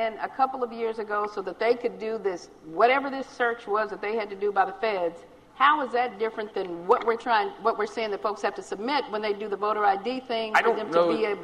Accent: Los Angeles, California, United States; born there; I was born in Los Angeles. I was born in California.

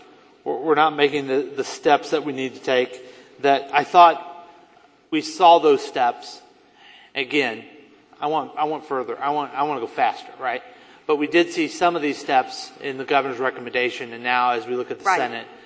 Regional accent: United States; I'm from Jackson County.

